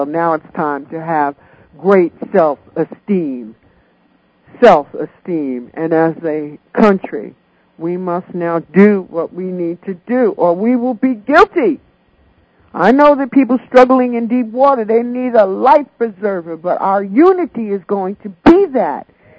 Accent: Englewood, New Jersey, United States; Where I come from. Let me tell you, I come from Englewood, New Jersey.

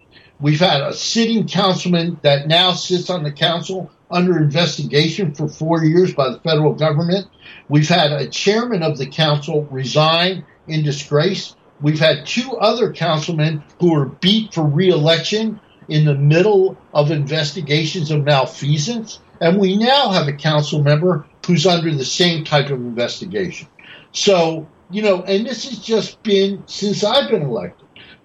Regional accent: New Jersey, United States; Well, I'm from New Jersey. You know, I'm from North New Jersey. So I think when I grew up in North, we didn't have a mayor that didn't go to jail.

